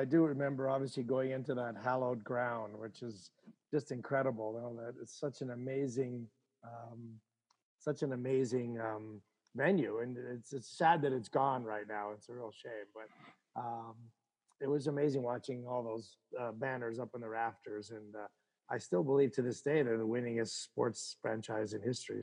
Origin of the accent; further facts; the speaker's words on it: Montreal, Quebec, Canada; growing up in Montreal